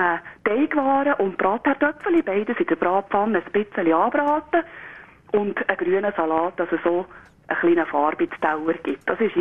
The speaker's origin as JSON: {"language": "German", "region": "Valais", "country": "Switzerland", "said": "Also, bei uns im Wallis ist das praktisch, weil wir hier ganz einen Haufen guten Käse, den man so brauchen kann."}